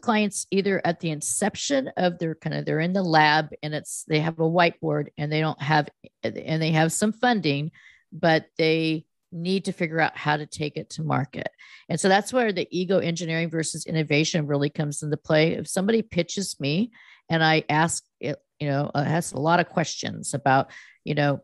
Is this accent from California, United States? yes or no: yes; California, United States; I left. I know I grew up in the Valley when it was ranches, and I grew up in an apricot or, you know, orchard, and my sisters and I would frolic around the orchard